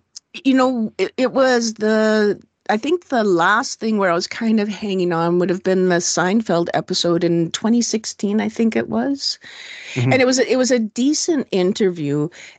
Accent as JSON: {"language": "English", "country": "Canada", "said": "as a Canadian"}